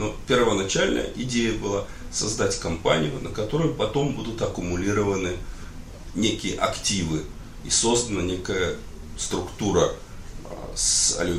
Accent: Moscow, Russia; Детство прошло в Москве, да.

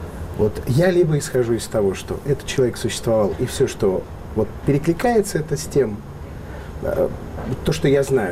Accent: Armenia; Я армянин, радиоведущий.

